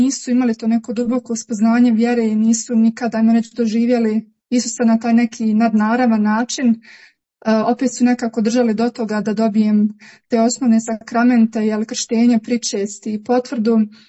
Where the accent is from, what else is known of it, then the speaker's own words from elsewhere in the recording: Sarajevo, Federation of Bosnia and Herzegovina, Bosnia & Herzegovina; now in Orašje, Bosnia and Herzegovina; Rođena sam u Sarajevu i odrasla sam u Sarajevu i tamo sam jeli i radila i tako uglavnom. A sad trenutno živim i radim, odnosno radim i za Boga u Orašu.